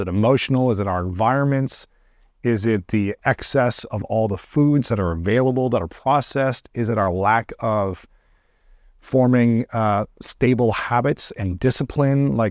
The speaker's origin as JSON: {"language": "English", "region": "Ohio", "country": "United States", "tie": "born or raised there", "said": "as a kid growing up in Ohio"}